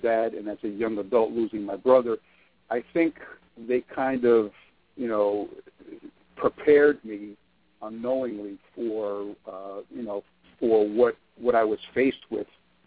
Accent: Port Chester, New York, United States; now in Groton, United States; I'm originally from a town called Portchester, New York, which is north of the Bronx in Westchester County.

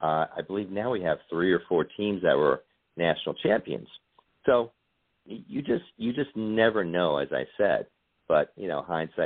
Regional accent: Kearny, New Jersey, United States; I was born and raised in Kearney, New Jersey. And it's funny that the county that I come from, Hudson County, New Jersey

